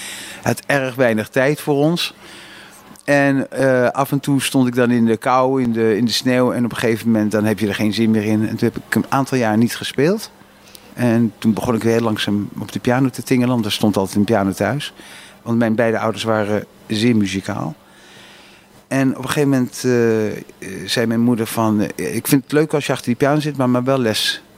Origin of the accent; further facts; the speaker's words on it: Amsterdam, North Holland, Netherlands; In de Jordaan ben ik officieel geboren. Tenminste, de Kosterstraat. En ik heb me eigenlijk altijd geleefd in Slootvaart in Amsterdam-West.